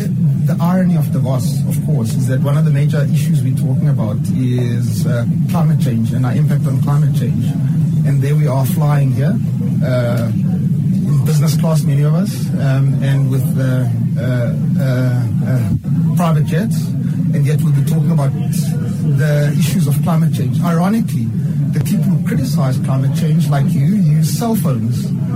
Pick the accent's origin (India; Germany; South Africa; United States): South Africa; I come from Africa and South Africa.